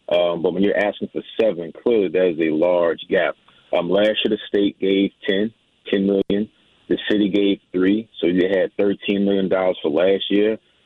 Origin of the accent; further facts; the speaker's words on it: Algiers, Louisiana, United States; I grew up in Algiers. Family to this day uses RTA multiple times a week.